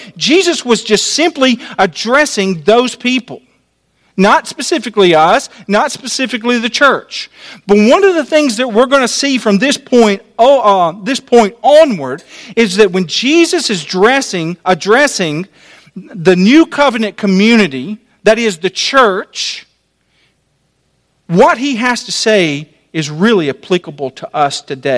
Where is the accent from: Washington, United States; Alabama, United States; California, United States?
Alabama, United States; I'm from Alabama, a little slow.